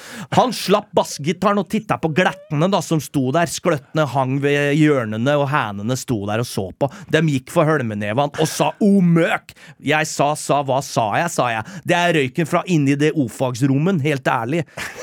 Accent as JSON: {"language": "Norwegian", "town": "Rakkestad", "region": "Østfold", "country": "Norway", "tie": "born or raised there", "said": "da jeg vokste opp i Rakstad, Indre Østfold"}